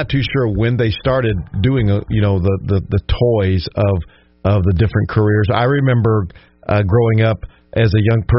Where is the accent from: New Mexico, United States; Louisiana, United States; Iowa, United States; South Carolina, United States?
Louisiana, United States; growing up in Louisiana.